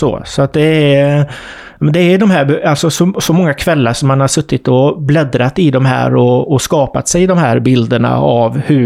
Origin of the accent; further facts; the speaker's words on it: Västra Götaland County, Sweden; jag tror det mesta är nog i min hembygd här, alltså södra Västergötland